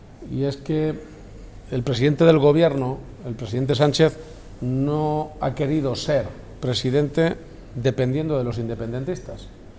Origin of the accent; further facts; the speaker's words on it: Spain; Y que tanto nos ofenden como españoles